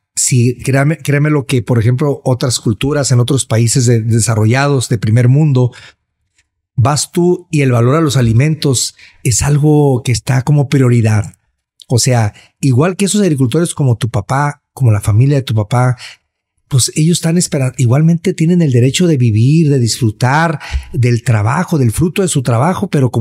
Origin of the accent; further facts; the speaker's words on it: Mexico; Nosotros, claro, orgullosamente como mexicanos